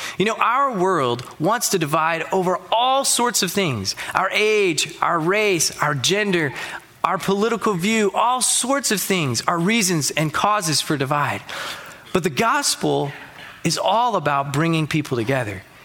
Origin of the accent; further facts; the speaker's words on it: Memphis, Tennessee, United States; I grew up in Memphis, Tennessee. I'm a Tennessee fan because my family, we really enjoy that.